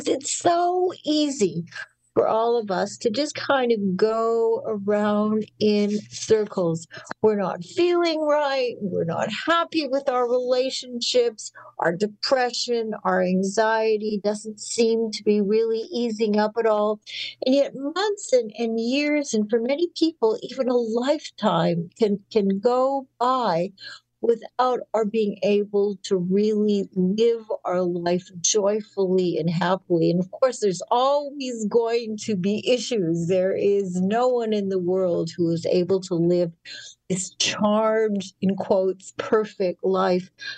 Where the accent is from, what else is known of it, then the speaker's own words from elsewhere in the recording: Winnipeg, Manitoba, Canada; now in New York City, United States; it's an honor for me to be able to have an advice column in my hometown paper